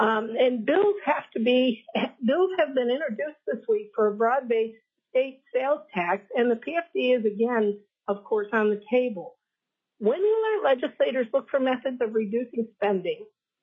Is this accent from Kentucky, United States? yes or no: no; Wasilla, Alaska, United States; I'm from Wasilla and representing myself.